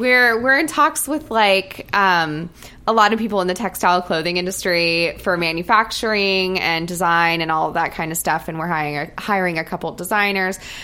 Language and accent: English; Texas, United States; moved away as an adult; Oh, okay. I moved out from Texas.